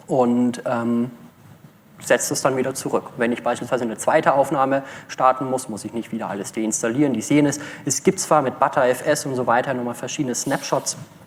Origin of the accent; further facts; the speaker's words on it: Bavaria, Germany; accent: Franconian; Ich komme aus dem Franken, da fränkelt man manchmal auch ein bisschen.